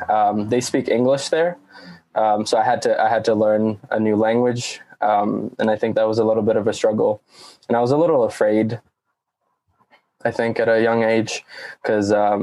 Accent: Dubai, United Arab Emirates; also born or lived in Sri Lanka; So I was born in Dubai, and then we moved to Sri Lanka when I was like 6 months old, and then lived there till I was six or seven. So I went to kindergarten in Sri Lanka, and then came to school, I think first or second grade in Dubai.

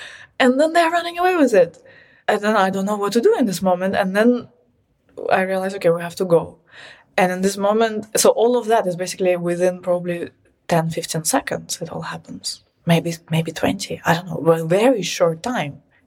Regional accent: Russia; I was born in Russia, okay? Like, I lived there in the 90s.

